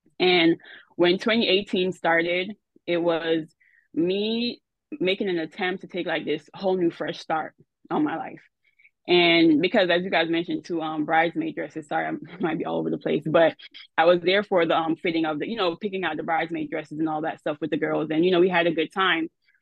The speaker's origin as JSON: {"language": "English", "country": "Jamaica", "said": "Well, I'm Jamaican, so my Jamaican background."}